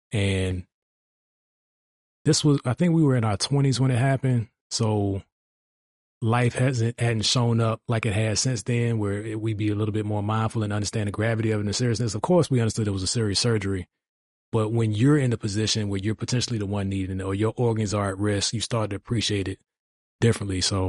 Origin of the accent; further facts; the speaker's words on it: Virginia, United States; now in Dallas, United States; I'm from the Hampton Roads area of Virginia.